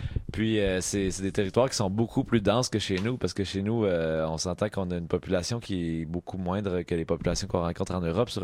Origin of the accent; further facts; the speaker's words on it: Quebec, Canada; nous, on est plus québécois que canadien